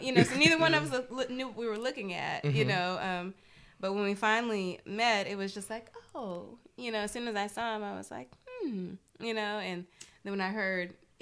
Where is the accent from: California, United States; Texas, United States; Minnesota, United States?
California, United States; Oakland; I'm from Oakland, so